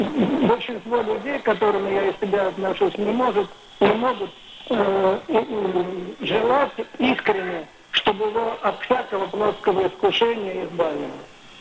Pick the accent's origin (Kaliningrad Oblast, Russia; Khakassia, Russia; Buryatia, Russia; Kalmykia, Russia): Kaliningrad Oblast, Russia; Kaliningrad; я из Калининграда.